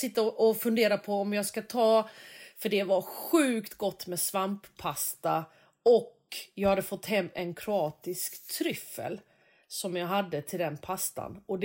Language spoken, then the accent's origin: Swedish; Småland, Sweden; Man är från Småland och inte kan franska liksom.